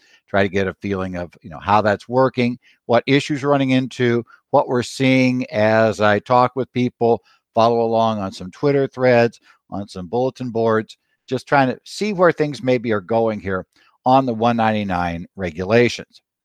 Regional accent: Phoenix, Arizona, United States; from Phoenix, Arizona

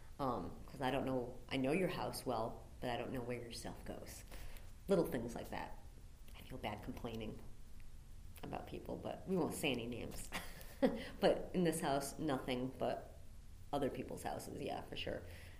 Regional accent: South Kingstown, Rhode Island, United States; now in Providence, United States; I grew up in South Kingstown. I've been in Providence since 1997. I like it up here.

